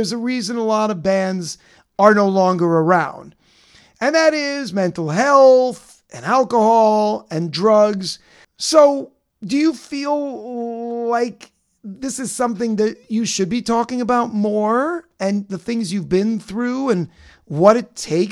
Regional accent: New York, United States; I'm from New York.

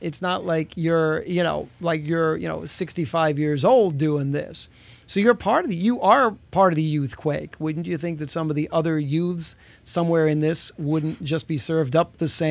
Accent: New York, United States; When we grew up in New York, we had WABC

